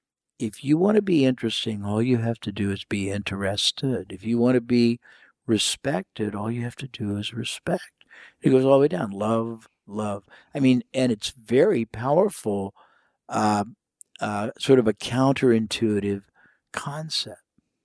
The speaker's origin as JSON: {"language": "English", "country": "United States", "said": "I told him 2 things, that I was from the United States, and I was here on business."}